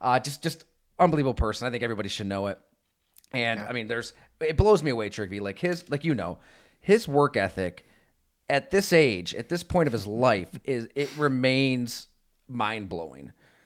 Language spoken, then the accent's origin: English; Buffalo, New York, United States; I grew up in Buffalo, so, you know, the cold isn't anything new. Went to college at Syracuse.